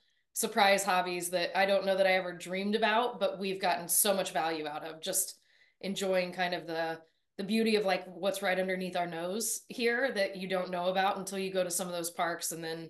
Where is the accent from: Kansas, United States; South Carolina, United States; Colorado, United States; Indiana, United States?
Indiana, United States; Indianapolis; I am actually born and raised in Indy. I graduated from Carmel High School in 1997.